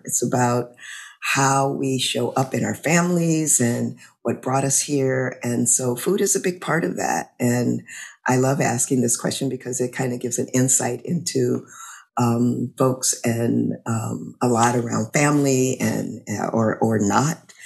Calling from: Louisiana, United States; I'm calling in from Louisiana.

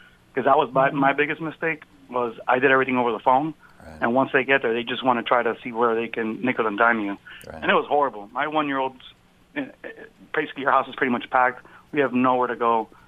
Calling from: Glastonbury, Connecticut, United States; Glastonbury, Connecticut.

